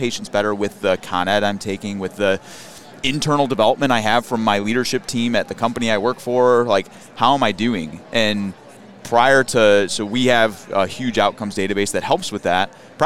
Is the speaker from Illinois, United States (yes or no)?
yes; Chicago, Illinois, United States; I'm from Chicago and worked in one of our clinics closer to the city.